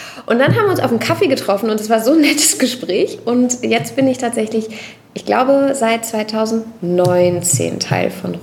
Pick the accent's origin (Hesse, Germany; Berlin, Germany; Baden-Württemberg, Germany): Berlin, Germany; ich komme aus Berlin